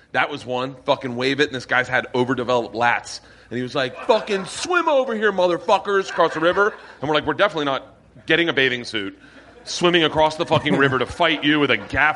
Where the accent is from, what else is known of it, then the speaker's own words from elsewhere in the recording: Tampa, Florida, United States; But I'm from Florida, which is, I don't even worse.